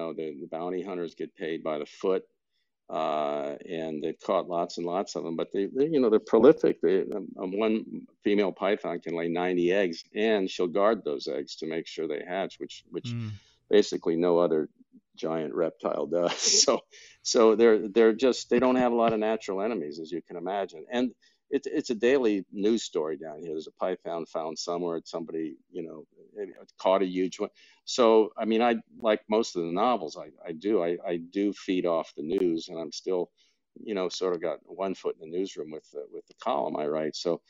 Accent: Florida, United States; I grew up in South Florida and used to have pet snakes.

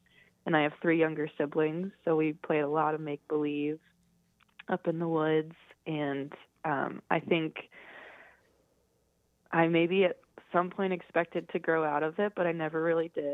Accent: United States; with my own role as like an American woman in 2018 and what that meant.

